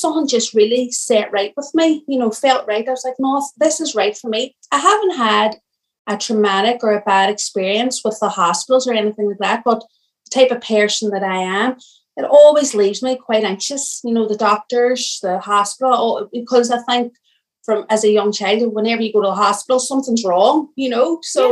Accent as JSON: {"language": "English", "town": "Derry", "region": "Northern Ireland", "country": "United Kingdom", "said": "I'm 32 and I'm from Derry City in Northern Ireland."}